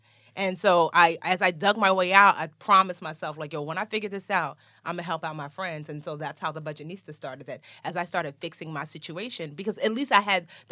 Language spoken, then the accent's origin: English; Nigeria; I'm Nigerian. Both my parents were born in Nigeria. Shout out Igbo Kwenu.